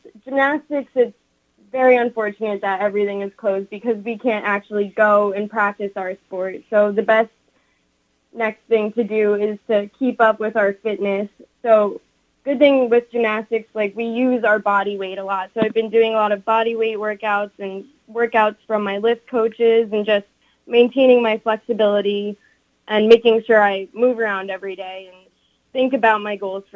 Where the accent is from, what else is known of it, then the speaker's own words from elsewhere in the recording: New York, United States; So I'm from New York, and I knew that there were two colleges that were state schools, Brockport and Cortland, that had gymnastics.